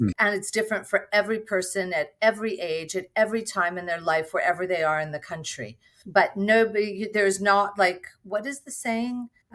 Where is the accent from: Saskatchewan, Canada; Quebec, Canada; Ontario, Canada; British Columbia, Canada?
Quebec, Canada; Montreal; I grew up in Montreal, which fashion was like my life since I was a little girl. And through my career, I had the opportunity to live in multiple cities